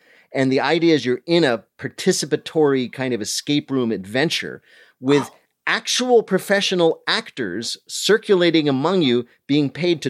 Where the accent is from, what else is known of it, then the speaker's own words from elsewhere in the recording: New Jersey, United States; I didn't grow up far from there. I grew up in Union County.